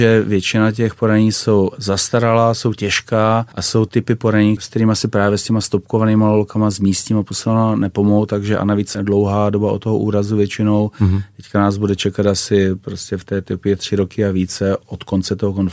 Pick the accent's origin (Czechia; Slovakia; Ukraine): Czechia; Ostrava, Moravian-Silesian Region; když to řeknu blbě, my jsme Ostraváci